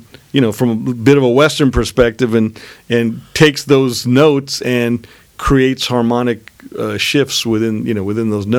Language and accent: English; Pakistan; The Indian thing, I mean, that's I am from Pakistan originally, and, Pakistan and India are really essentially one place.